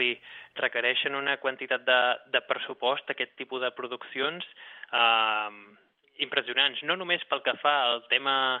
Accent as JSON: {"language": "Catalan", "town": "Arbúcies", "region": "Catalonia", "country": "Spain", "tie": "born there", "said": "Vaig néixer al Montseny, a Arbúcies, on hi ha el castell de Montsoriu al costat."}